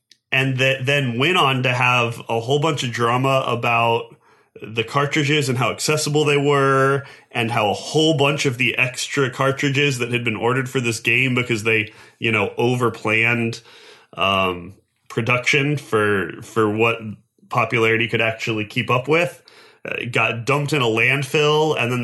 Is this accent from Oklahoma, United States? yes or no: no; New Mexico, United States; No, that one is true. I grew up in New Mexico.